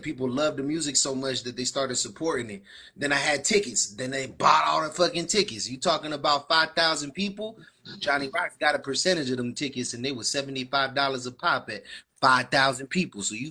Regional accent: Santa Cruz, California, United States; I was rocking a show in my hometown in Santa Cruz, California

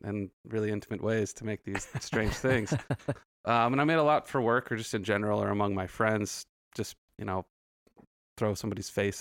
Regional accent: Saugus, California, United States; So I'm originally from Santa Clarita.

